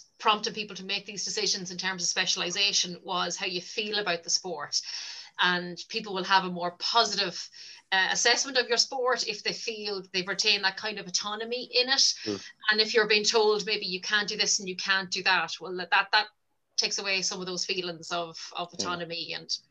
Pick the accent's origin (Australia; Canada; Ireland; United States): Ireland; Leinster; I mean, I'm from Louth. I hadn't seen a game of hurling before I came to college in Waterford.